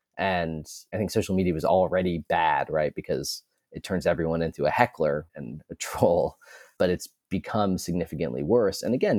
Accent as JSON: {"language": "English", "town": "Elmira", "region": "New York", "country": "United States", "said": "I'm from Elmira, New York. So I like the Bills, I like the Knicks, right? You know, I'm Irish and depressed, so I like Liverpool."}